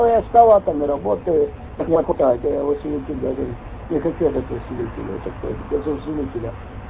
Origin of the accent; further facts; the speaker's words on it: Ukraine; moved away; Я сам с Украины, я уехал.